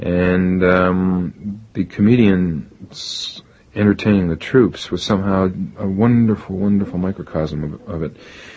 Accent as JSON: {"language": "English", "town": "Toronto", "region": "Ontario", "country": "Canada", "tie": "born or raised there", "said": "I grew up in Canada, Toronto, always wanted to see the world"}